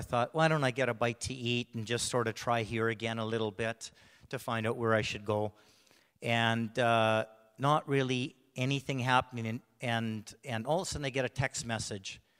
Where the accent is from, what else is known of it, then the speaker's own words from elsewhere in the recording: Abbotsford, British Columbia, Canada; I'm a good friend of George, I'm from Abbotsford.